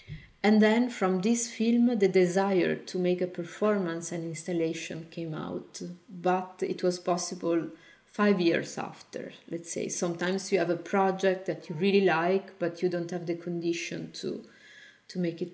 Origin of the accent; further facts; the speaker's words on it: Bologna, Emilia-Romagna, Italy; It was an invitation and a commission by Fondazione del Monte in my hometown in Bologna.